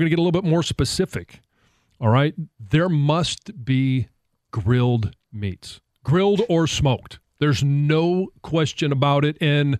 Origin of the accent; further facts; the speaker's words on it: Clawson, Michigan, United States; I have always been very partial to my hometown. They put on a great fireworks display as well as a parade that is my hometown of Clawson, Michigan.